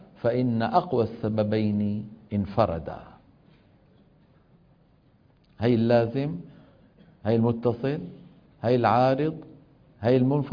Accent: Syria; في مثل عندنا بالشام

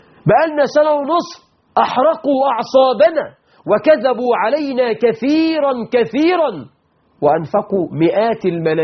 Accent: Egypt; عندنا في مصر

